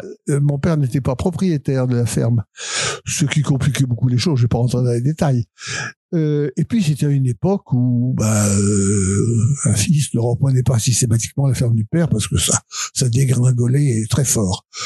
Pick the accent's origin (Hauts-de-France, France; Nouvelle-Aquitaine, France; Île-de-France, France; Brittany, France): Hauts-de-France, France; Clary; also born or lived in Cambrai; je suis né à Cambrai, mais la ferme de mon père était à Clary, qui est un petit village au sud de Cambrai. Et j'ai passé les 20 premières années de ma vie.